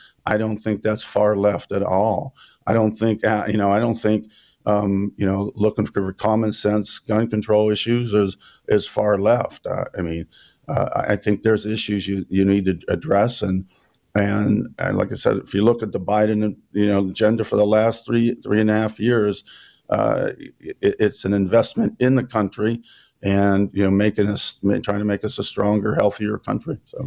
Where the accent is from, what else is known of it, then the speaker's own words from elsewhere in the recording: Pittsburgh, Pennsylvania, United States; And so when I tell people I'm from Allegheny County, Pittsburgh, all the other delegates, their heads light up.